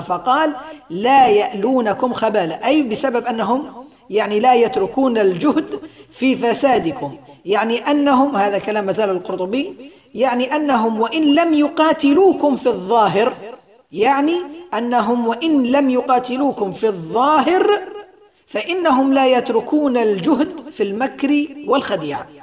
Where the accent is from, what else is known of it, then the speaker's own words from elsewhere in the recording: Libya; واقعنا نحن المعاصر في بلدنا ليبيا